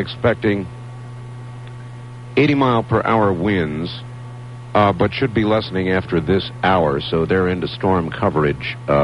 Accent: Portland, Oregon, United States; I'm originally from Portland. Most of my family is still there.

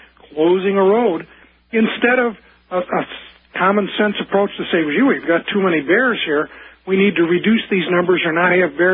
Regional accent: Illinois, United States; I grew up, I'm 64 now, I grew up in Illinois.

